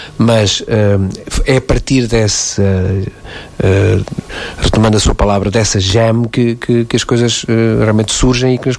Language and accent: Portuguese; Vila Real, Norte, Portugal; now in Porto, Portugal; eu vinha de Vila Real, Trás-os-Montes, estava a estudar na faculdade no Porto.